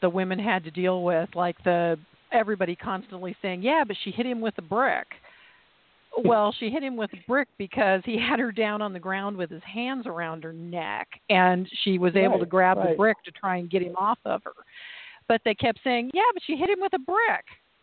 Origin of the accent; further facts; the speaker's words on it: Sacramento, California, United States; because I'm from the Sacramento area. I went to school up in Sonora, but I'm from the whole Valley area.